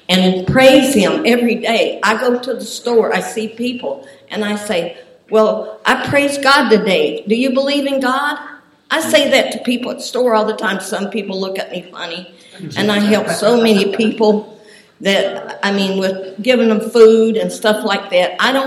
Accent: Kentucky, United States; accent: southern; also born or lived in Florida / Louisiana; I know I have a southern accent because I'm originally from Kentucky, but I lived in Florida before I moved here.

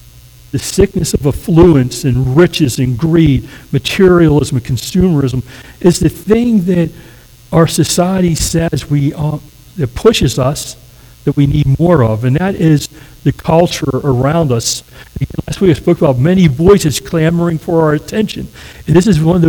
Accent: West Virginia, United States; now again, I'm just an old redneck from West Virginia. You know, born and raised in West Virginia.

